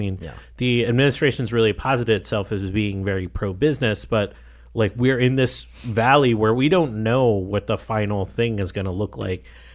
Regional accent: Pittsburgh, Pennsylvania, United States; And when I'm from Pittsburgh, and when I was back home last year, I saw a bunch, there as well.

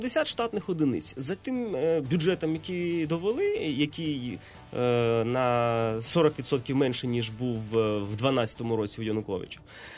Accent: Crimea, Ukraine; ми, кримчани

